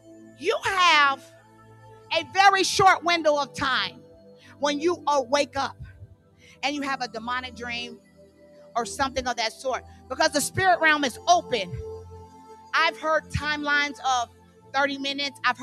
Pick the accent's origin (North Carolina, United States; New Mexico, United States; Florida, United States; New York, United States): Florida, United States; I'm from Florida. I'm used to the blue, you know, kind you can snorkel in.